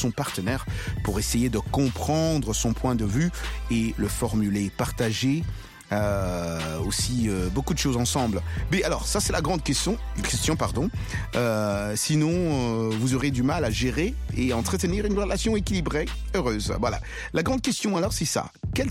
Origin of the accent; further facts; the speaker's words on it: New York City, New York, United States; Ouais, Georges, nous sommes de New York, non? C'est là notre ville. On a quand même grandi à New York. Tu sais, j'ai grandi, j'ai passé ma vie, Isha, la grande partie de ma vie, j'ai passé à New York.